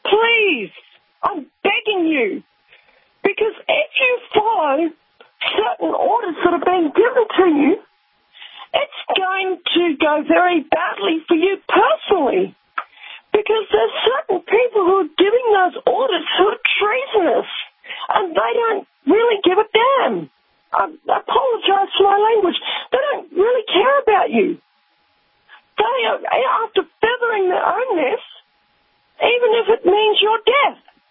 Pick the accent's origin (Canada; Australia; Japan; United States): Australia; I'm on your side. I'm Australian.